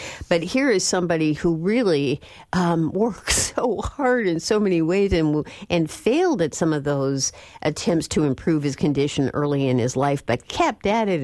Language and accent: English; Illinois, United States; I grew up in Illinois, and I have loved the man forever